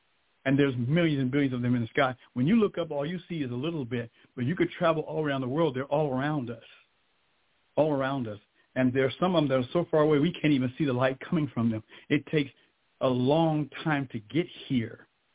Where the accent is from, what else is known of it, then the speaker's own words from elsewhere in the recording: San Diego, California, United States; No, I'm from San Diego, born and raised.